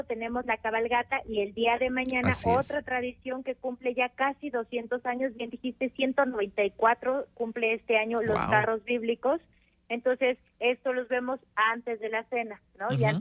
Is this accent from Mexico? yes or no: yes; Querétaro, Mexico; para que todos los que están llegando también a nuestra ciudad día con día, pues también se empapen de lo que somos los queretanos